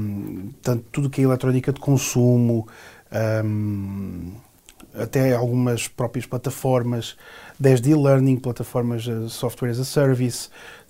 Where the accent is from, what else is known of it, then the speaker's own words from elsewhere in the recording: Portugal; moved away as an adult; now in Brazil; Venho de Portugal.